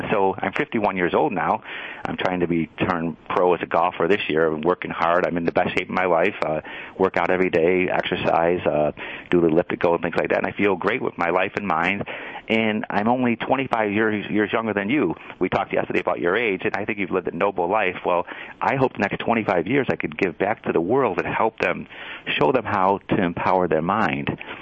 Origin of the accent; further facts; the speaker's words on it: Illinois, United States; I was actually the number one ranked boxer and wrestler growing up in Illinois.